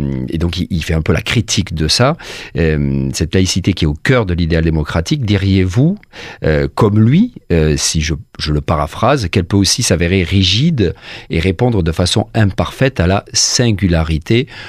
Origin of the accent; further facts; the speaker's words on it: France; now in Bucharest, Romania; une observation que je fais en tant que Français depuis Bucarest